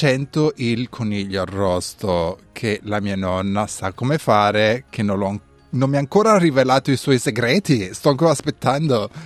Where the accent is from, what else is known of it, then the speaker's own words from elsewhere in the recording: Brescia, Lombardy, Italy; born there; perché sono nato a Brescia.